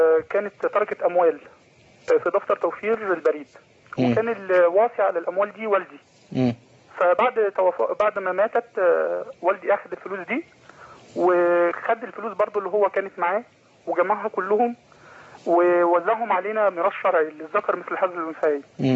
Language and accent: Arabic; Asyut, Asyut Governorate, Egypt; من أسيوط.